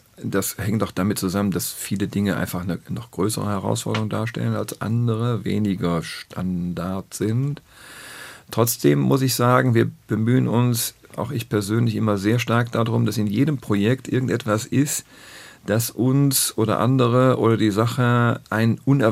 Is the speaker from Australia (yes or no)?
no; Düsseldorf, North Rhine-Westphalia, Germany; wir bauen zurzeit in Düsseldorf, also in meiner Heimatstadt, an einer sehr wichtigen Stelle.